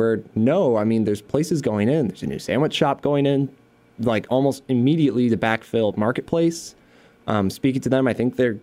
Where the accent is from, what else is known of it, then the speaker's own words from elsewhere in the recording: Syracuse, New York, United States; I'm from New York, not the city, upstate, mm-hmm. Syracuse, kind of along the 90 corridor. And I went to school in Potsdam, New York, which is way upstate, like by Canada.